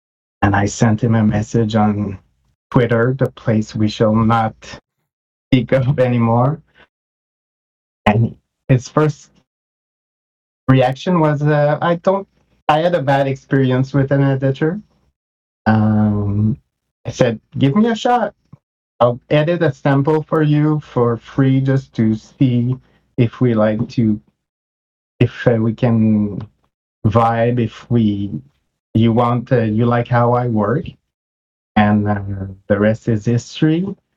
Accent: Quebec, Canada; English is a second language; I'm a kid from the 80s, born and raised near Montreal in a francophone area. I actually learned English playing D&D

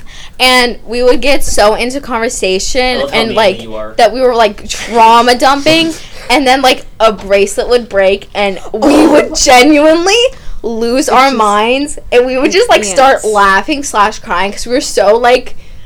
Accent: Florida, United States; I am born and raised in Florida.

